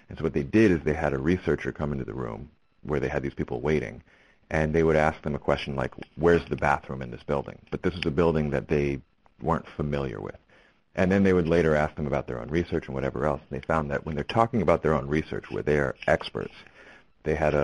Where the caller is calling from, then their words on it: Manhattan, New York, United States; I'm calling in from Manhattan